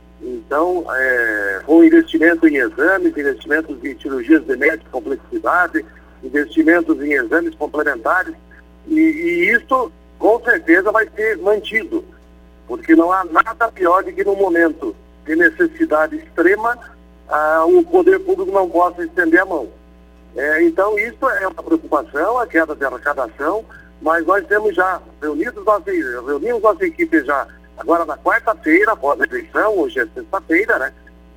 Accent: Mafra, Santa Catarina, Brazil; Na verdade, eu sou natural de Mafra, aqui, que tem a mesma situação. Mafra é vermelho, né, de Pisa. Mas já estou há mais de 30 anos aqui na cidade já, né?

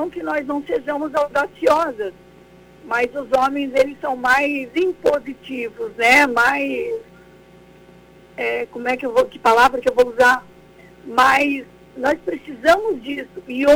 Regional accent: Brusque, Santa Catarina, Brazil; also born or lived in Joinville; que eu saí de casa em 1971, saí de Brusque e fui para Joinville para estudar e trabalhar

